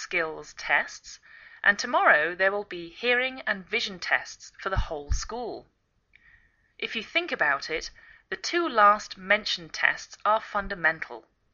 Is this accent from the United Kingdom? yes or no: yes; England, United Kingdom; now in United States